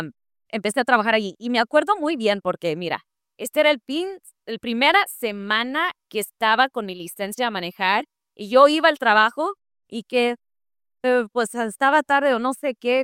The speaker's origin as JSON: {"language": "Spanish", "region": "Oklahoma", "country": "United States", "tie": "born or raised there", "said": "Nativa de Oklahoma. Yo soy del Panhandle, de allá"}